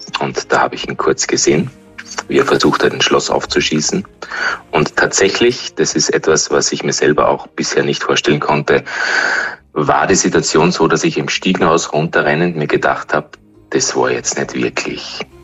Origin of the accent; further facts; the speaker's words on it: Graz, Styria, Austria; Also als Grazer erinnert dieses Szenario jetzt auch an diesen großen, furchtbaren Amoklauf